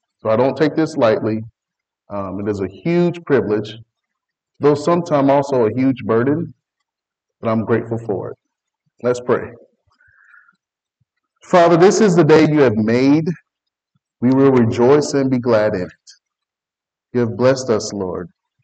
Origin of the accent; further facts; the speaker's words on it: the South, United States; I'm from the South. I'm a country boy from the South.